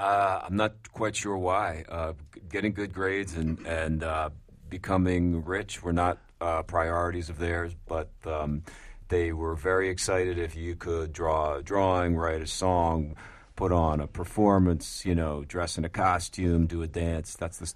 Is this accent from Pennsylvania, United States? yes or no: yes; Philadelphia, Pennsylvania, United States; And I am from Philadelphia.